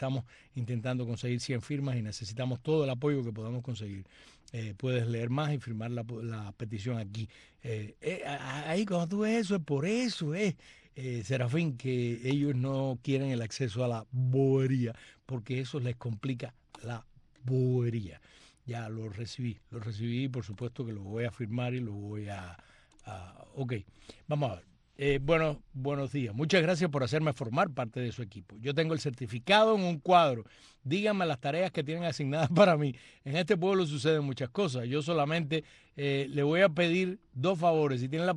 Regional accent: Cuba; yo soy cubana para el bien y no para el mal, y muy fervorosamente contrarrevolucionaria

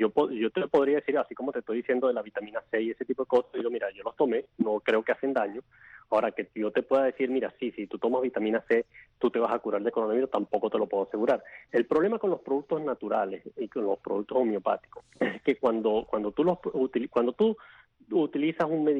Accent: Venezuela; En mi país, que es Venezuela, se está utilizando como parte del protocolo.

